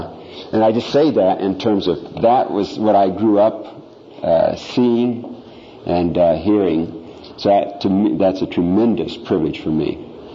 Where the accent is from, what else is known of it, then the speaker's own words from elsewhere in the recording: Iowa, United States; Well, I grew up in Iowa. Hey, how about that? We got some other Iowans here.